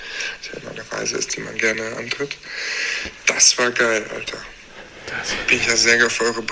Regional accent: Dortmund, North Rhine-Westphalia, Germany; Für mich als Dortmunder in meiner Heimatstadt so zu gewinnen

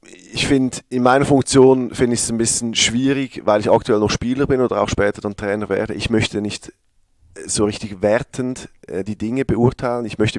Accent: Switzerland; accent: Swiss German; ich weiß nicht, ob der meinen Schweizer Dialekt so gut versteht

